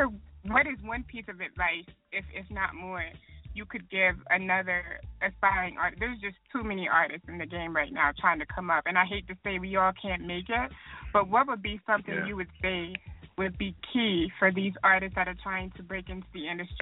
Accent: Killeen, Texas, United States; but I am from Killeen, Texas, although I'm right out here on the West Coast right now

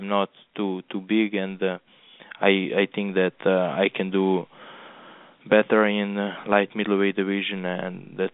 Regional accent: Montenegro; English is a second language; now in Las Vegas, United States; I'm coming from Europe, from Montenegro, ex-Yugoslavian Republic, and now I'm based here in Las Vegas.

